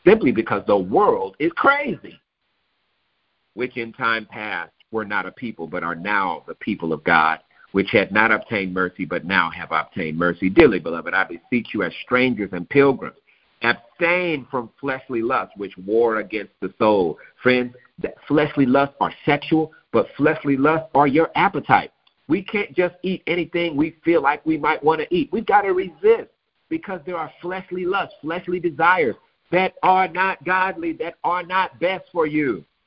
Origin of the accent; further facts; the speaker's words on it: Missouri, United States; I'm from Missouri.